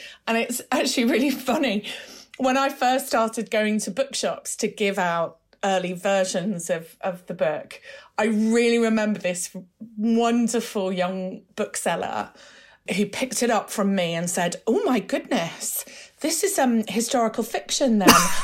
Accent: Yorkshire and the Humber, United Kingdom; I grew up in West Yorkshire in the 1970s.

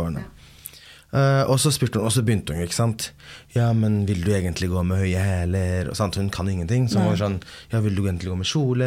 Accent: Örebro, Örebro County, Sweden; born there; jag kommer aldrig leva det livet I Sverige där jag är född.

